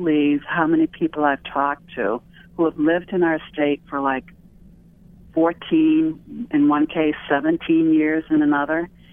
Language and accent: English; Hartford, Connecticut, United States; I grew up in Hartford.